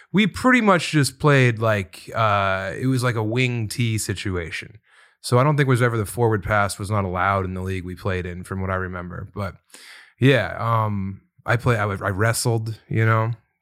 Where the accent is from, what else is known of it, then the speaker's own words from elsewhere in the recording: Elizabeth, Colorado, United States; I'm from Eastern Colorado. I'm from Elbert County, Colorado, a town of less than 1,000 called Elizabeth, where I played sports year round